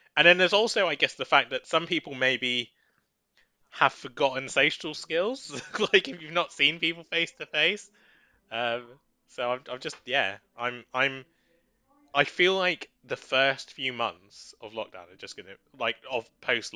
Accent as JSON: {"language": "English", "region": "London", "country": "United Kingdom", "said": "as a Londoner, like one thing that just happens all over the place in London"}